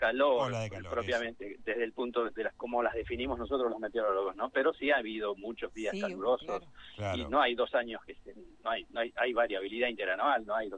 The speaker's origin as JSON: {"language": "Spanish", "town": "Quilmes", "region": "Buenos Aires Province", "country": "Argentina", "said": "Yo te pregunto, porque yo soy de Quilmes, en realidad."}